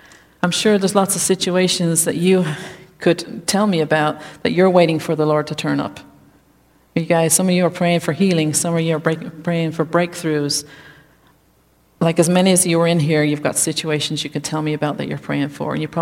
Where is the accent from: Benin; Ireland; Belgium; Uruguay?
Ireland; moved away as an adult; now in United States; for those who don't know you, yes, I come from 6,000 miles away. I grew up in Ireland, and I married Brian at the back there almost 11 years ago, and I've been in America since.